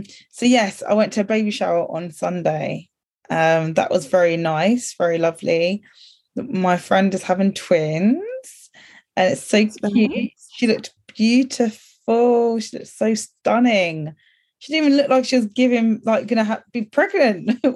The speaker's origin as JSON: {"language": "English", "country": "United Kingdom", "said": "It's a very English thing, British thing to do that. And we have to act. We're not acting, sorry. We are British."}